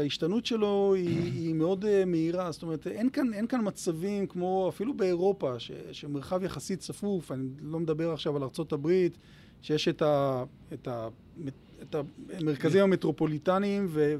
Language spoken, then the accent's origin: Hebrew; Tel Aviv, Tel Aviv District, Israel; אני גם יליד תל אביב. עם זאת, אני בן לאחת הבנות הראשונות של הקיבוץ הגדול ביותר בעולם במשך הרבה שנים, גבעת ברנר.